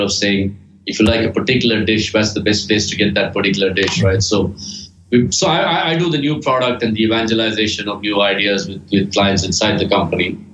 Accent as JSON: {"language": "English", "country": "India", "tie": "born or raised there", "said": "perhaps because I grew up in India"}